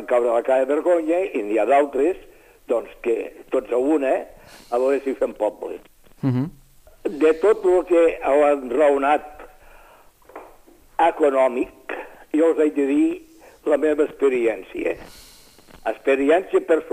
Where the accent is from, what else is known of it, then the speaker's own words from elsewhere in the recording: Catalonia, Spain; I la primera cosa que hem de voler, com a catalans, ara parlo com a català